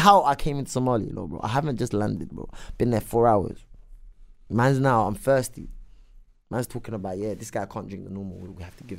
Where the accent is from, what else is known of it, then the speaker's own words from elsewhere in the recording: England, United Kingdom; Me, I'm from England